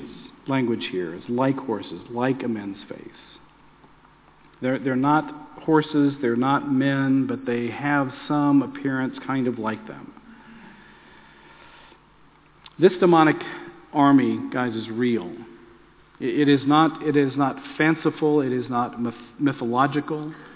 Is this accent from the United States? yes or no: yes; Texas, United States; Now, I grew up in Texas, and they have scorpions. You can find them there pretty easily.